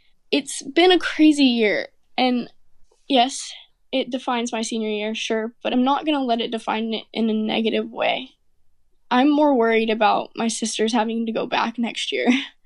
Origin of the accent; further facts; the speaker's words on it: Texas, United States; I mean, we're from Southeast Texas. My town is very pro-gun conservative.